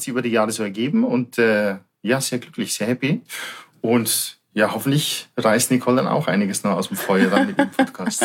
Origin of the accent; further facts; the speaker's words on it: Bavaria, Germany; moved away as an adult; Ich bin ein Südstaatler aus Bayern sozusagen. Aus südlichen Ländern zwischen München und Salzburg aufgewachsen. Ein kleines Dorf.